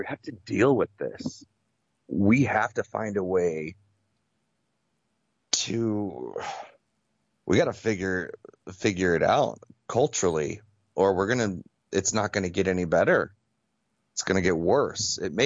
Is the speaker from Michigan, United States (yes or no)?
no; Virginia, United States; I come from the Shenandoah Valley, and I have people that I love and respect and grew up